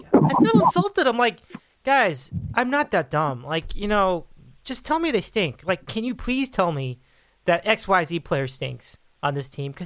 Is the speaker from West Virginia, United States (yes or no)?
no; Los Angeles, California, United States; just wish those of us who have been brought up, especially in LA, because we brought up, you know, we were raised on Chick Hearn and Vince Scully